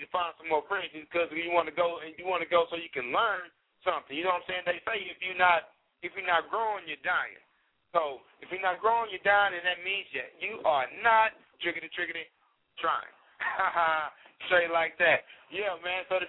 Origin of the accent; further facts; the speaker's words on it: Muskogee, Oklahoma, United States; I did a speech on June 22nd, man, in my hometown of Muskogee, Oklahoma. Give a shout out to Oklahoma.